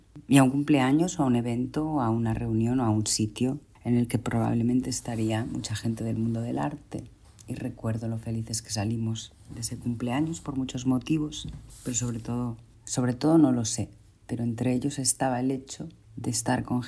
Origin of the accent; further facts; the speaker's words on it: La Pedra, Galicia, Spain; empezó cuando era niña en Galicia, en ese lugar que era La Pedra